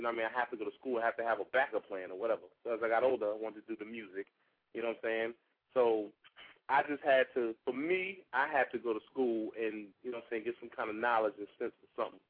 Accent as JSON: {"language": "English", "town": "Queens", "region": "New York", "country": "United States", "tie": "born or raised there", "said": "I grew up in Queens, New York, around the whole, you know, the hood or whatever you want to call it"}